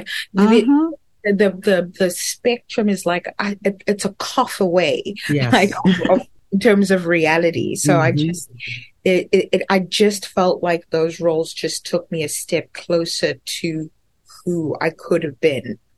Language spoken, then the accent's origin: English; South Africa; As South African. I can't even begin to understand her experience